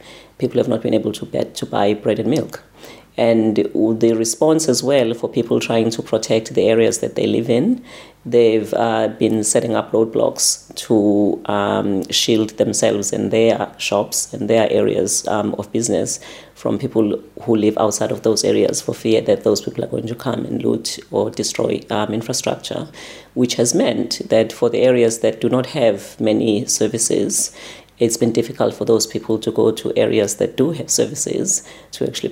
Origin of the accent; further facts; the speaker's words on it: Durban, KwaZulu-Natal, South Africa; now in Australia; I grew up in Durban.